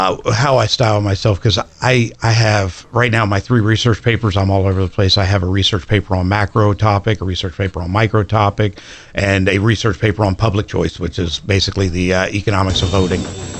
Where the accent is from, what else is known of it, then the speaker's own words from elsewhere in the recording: Fairview, West Virginia, United States; also born or lived in Parkersburg; Yeah, Fairview. So, well, I was born in Parkersburg, but then moved to Fairview at a young age.